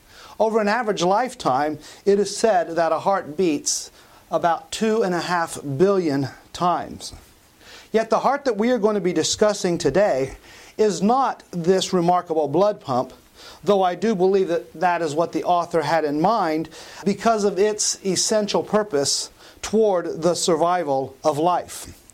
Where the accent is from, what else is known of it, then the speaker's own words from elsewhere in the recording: Bellflower, California, United States; and I am from Bellflower, California.